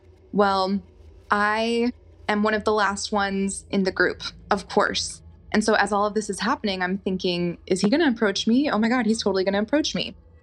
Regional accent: Austin, Texas, United States; I am from Austin, Texas.

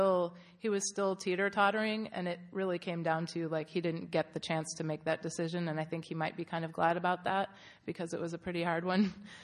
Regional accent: San Francisco, California, United States; We were city slickers. I'm from San Francisco.

